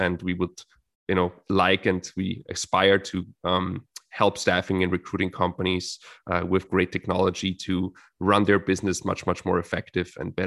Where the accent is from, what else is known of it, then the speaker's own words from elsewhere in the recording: Vienna, Austria; English is a second language; I come from Austria, so I grew up in Vienna.